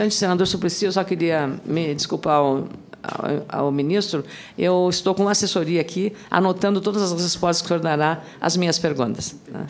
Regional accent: Rio Grande do Sul, Brazil; como sou do Rio Grande do Sul, senadora do meu estado

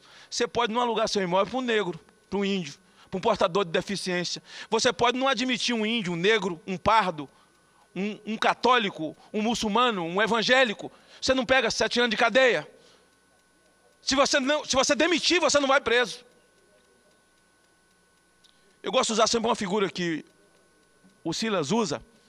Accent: Espírito Santo, Brazil; enquanto brasileiros e enquanto cidadão do Espírito Santo

